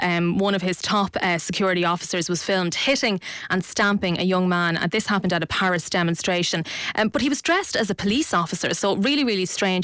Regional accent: Kildare, Ireland; since I'm from Kildare.

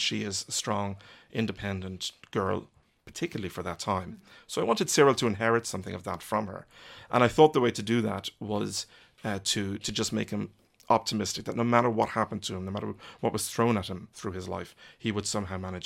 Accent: Ireland; I've lived in Ireland all my life. I am Irish.

